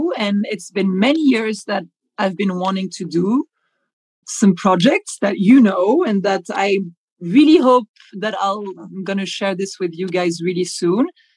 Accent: Paris, Île-de-France, France; and I grew up in Paris

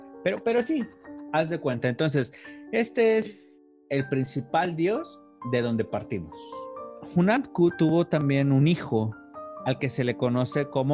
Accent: Mexico; porque somos mexicanos y nos interesa dar a conocer pues un poquito más de nuestra cultura

